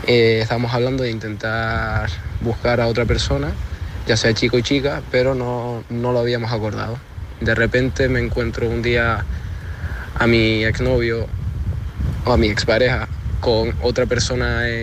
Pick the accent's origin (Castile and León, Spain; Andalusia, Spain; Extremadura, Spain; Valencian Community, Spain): Castile and León, Spain; soy de Castilla y León.